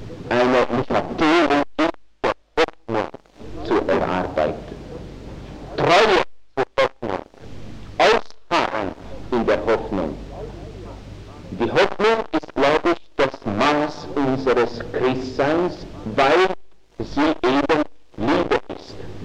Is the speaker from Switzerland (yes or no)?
yes; Switzerland; alles ist Mut und Kabis, wie man bei uns in der Schweiz sagt, nicht wahr?